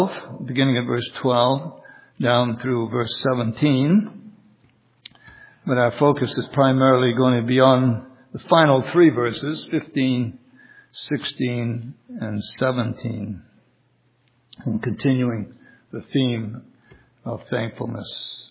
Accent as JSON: {"language": "English", "region": "New England", "country": "United States", "tie": "born or raised there", "said": "Well, growing up in New England, I love the fall season, in which the see the natural beauty of the changing leaves, living on a farm"}